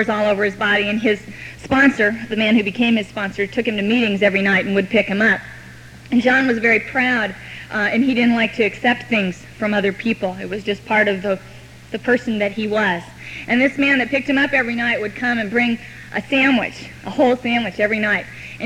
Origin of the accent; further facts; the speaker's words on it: Los Angeles, California, United States; I grew up in Venice, and for those of you who don't know, it's a beach town in Los Angeles.